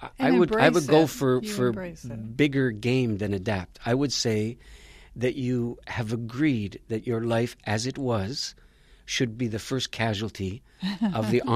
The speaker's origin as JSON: {"language": "English", "country": "Canada", "said": "I'm Canadian"}